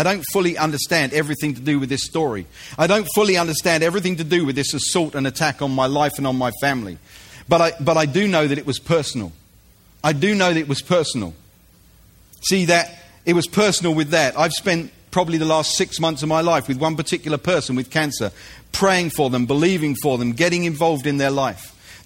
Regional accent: United Kingdom; I'm a Brit and I read the Apostles' Creed all my life.

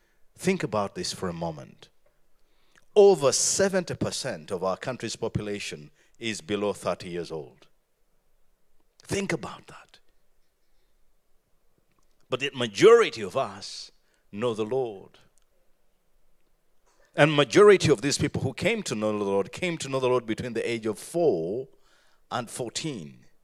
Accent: Uganda; I come from Uganda, and Uganda is a country in East Africa, right under South Sudan.

